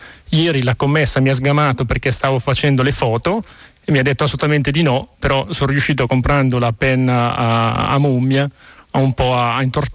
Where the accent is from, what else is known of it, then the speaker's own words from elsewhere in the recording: Lombardy, Italy; No, sono brianzolo.